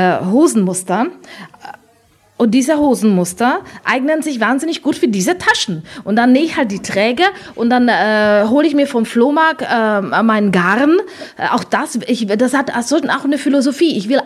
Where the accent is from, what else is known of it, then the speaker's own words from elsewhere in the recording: Germany; accent: German; Ich habe einen Akzent. Sie sagen, ich habe einen deutschen Akzent.